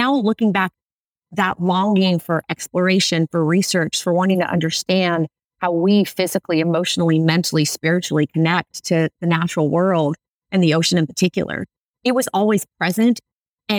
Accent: Warsaw, Masovian Voivodeship, Poland; born there; English is a second language; So I was born in Warsaw, Poland

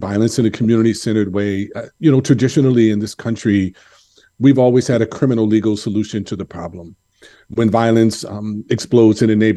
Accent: Los Angeles, California, United States; I'm originally from Los Angeles, and lived in a war zone.

